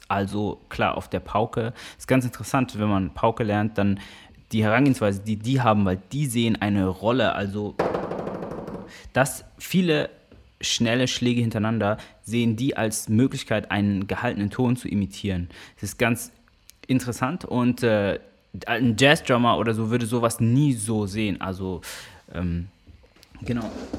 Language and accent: German; Karlsruhe, Baden-Württemberg, Germany; Und Karlsruhe ist auch auf jeden Fall meine Heimat oder dieser Bereich Ettlingen, Karlsruhe. Das ist daheim.